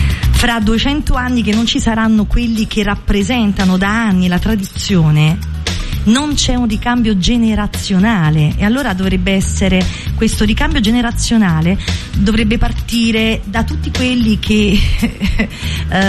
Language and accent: Italian; Castellammare di Stabia, Campania, Italy; also born or lived in Netherlands / Rome; now in Naples, Italy; io non ho mai lasciato questa città. Io sono di Castellammare di Stabia, però mi sento stabiese di nascita e napoletana d'adozione, e non sono mai riuscita a lasciare questa città